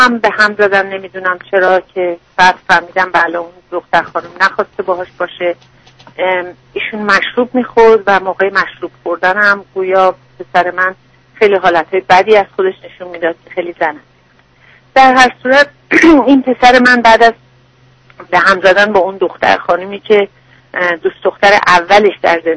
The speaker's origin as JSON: {"language": "Persian", "country": "Iran", "moved": "as an adult", "lives_now": "Canada", "said": "من حدود 30 سال پیش از ایران به کانادا اومدم"}